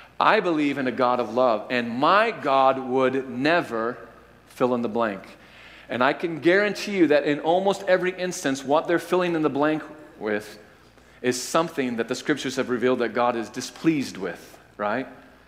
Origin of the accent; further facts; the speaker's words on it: Midwest, United States; born there; Look, I'm as white as the day is long. You know that. I was born in the Midwest.